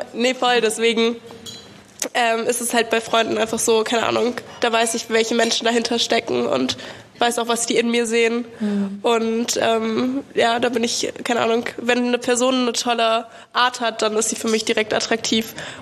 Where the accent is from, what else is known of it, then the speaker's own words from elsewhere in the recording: Berlin, Germany; Also ich bin in Berlin aufgewachsen